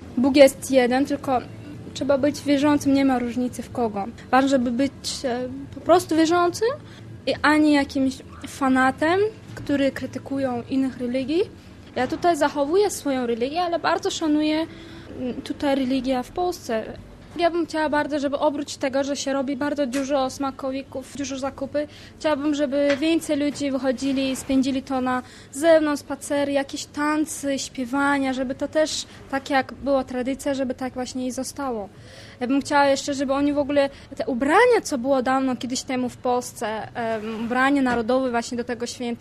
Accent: Tajikistan; Polish is a second language; now in Poland; Ja pochodzę z Tadżykistanu.

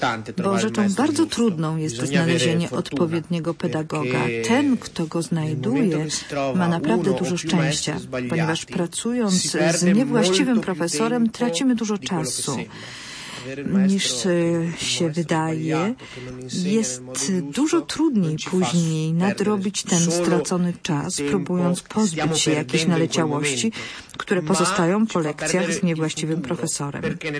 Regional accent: Liguria, Italy; pochodzimy z Ligurii, mamy swoje specjały lokalne i na przykład pesto alla genovese to specjał z regionu, który jest moim regionem

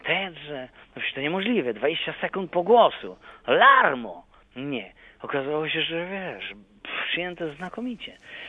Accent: Silesian Voivodeship, Poland; Przecież ja jestem Ślązak z krwi i kości.

